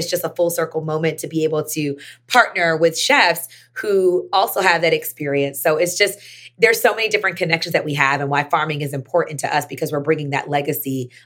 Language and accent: English; the South, United States; I grew up in the South. We talk about iced potatoes and it actually is like short for Irish potatoes.